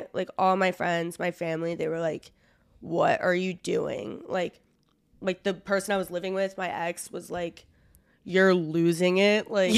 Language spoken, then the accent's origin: English; New Jersey, United States; Well, I'm from New Jersey. I want to establish that really quick. But I'm from New Jersey.